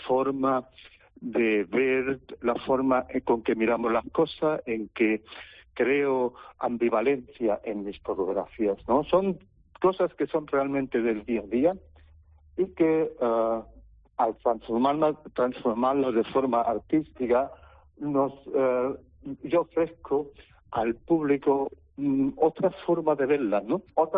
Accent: Germany; now in Spain; yo soy nacido en Alemania y he vivido casi toda mi vida en Alemania hace digamos, 3 años que me he afincado aquí en las cercanías de Huelva, pero siempre he estado en contacto, por ser mi padre emigrante español de primera hora, mi madre es alemana

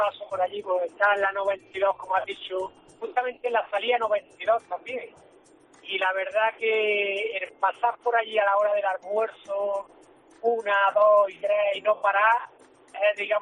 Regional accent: Motril, Andalusia, Spain; Soy de Granada, de Motril. Yo me crié allí en Motril.

